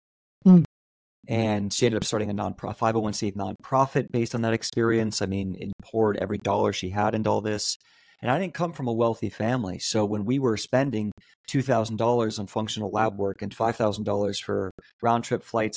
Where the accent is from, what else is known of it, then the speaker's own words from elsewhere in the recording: Haymarket, Virginia, United States; You know, I was raised in Haymarket, Virginia, in the middle of the woods. We had, you know, we were just good old boys out there.